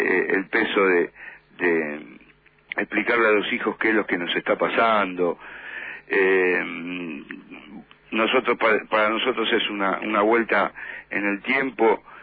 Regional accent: Argentina; nosotros somos ciudadanos argentinos de fe islámica

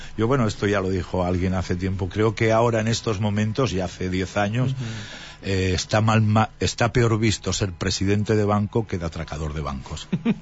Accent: Barcelona, Catalonia, Spain; Yo no me considero catalán en el sentido de demográficamente, yo me considero barcelonés. Tengo esa mentalidad aún porque no pienso en catalán. Si pensara en catalán, sentiría que soy catalán, pero claro, yo pienso en castellano.

